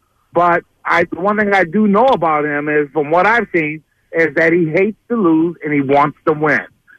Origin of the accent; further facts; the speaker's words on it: Detroit, Michigan, United States; I live here in this area, but I'm a Lions fan. I'm from Detroit